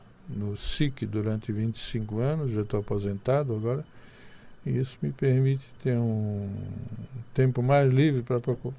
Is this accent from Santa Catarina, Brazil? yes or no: yes; São José, Santa Catarina, Brazil; Eu nasci em São José, da Terra Firme.